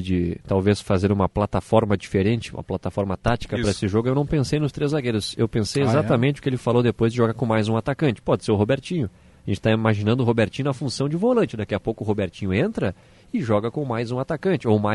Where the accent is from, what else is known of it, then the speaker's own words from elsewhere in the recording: Brazil; sou brasileiro, eu com recebi, muito orgulho